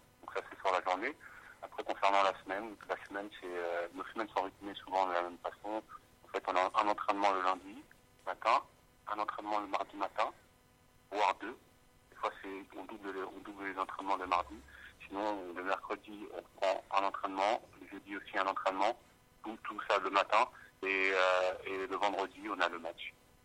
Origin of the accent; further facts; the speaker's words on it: Le Havre, Normandy, France; je suis originaire du Havre, qui est en Haute-Normandie.